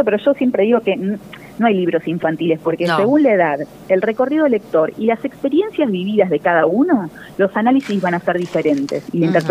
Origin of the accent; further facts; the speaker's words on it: Argentina; recién en julio se publicó en Argentina, que yo decía, ¿cuándo lo voy a poder publicar en mi país, digamos?